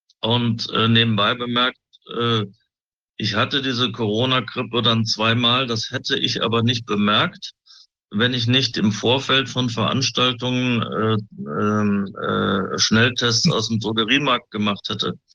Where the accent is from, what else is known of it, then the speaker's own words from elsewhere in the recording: Cologne, North Rhine-Westphalia, Germany; now in Bavaria, Germany; Ich musste aus meiner Heimat Köln flüchten